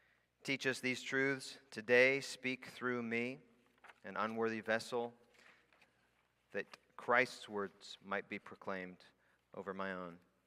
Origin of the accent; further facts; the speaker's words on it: Ecuador; I grew up in South America, actually. For 10 years, I grew up in Ecuador, South America.